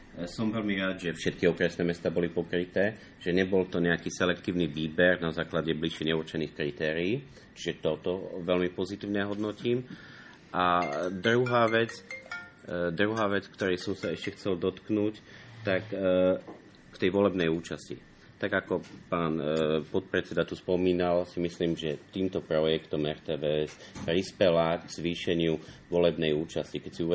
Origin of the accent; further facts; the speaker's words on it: eastern Slovakia, Slovakia; ja som z východu, tak som počúval hlavne Košickú Reginu